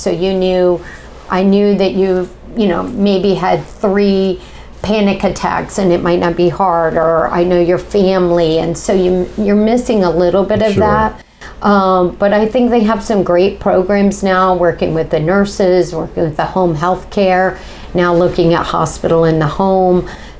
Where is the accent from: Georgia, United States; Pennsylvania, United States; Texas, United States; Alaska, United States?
Georgia, United States; Atlanta; And then they came here. And I grew up here and in Atlanta, spent my summers here.